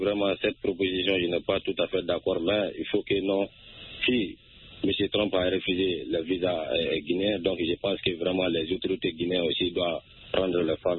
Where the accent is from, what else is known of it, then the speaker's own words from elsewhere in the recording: Sounikeni, Mali; Je vous appelle depuis dans mon village natal à Sounikeni.